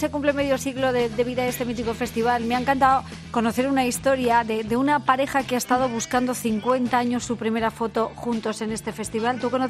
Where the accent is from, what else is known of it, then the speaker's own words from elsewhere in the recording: Castilla-La Mancha, Spain; En mi pueblo, en La Mancha, igual hay espacio, hay muchas viñas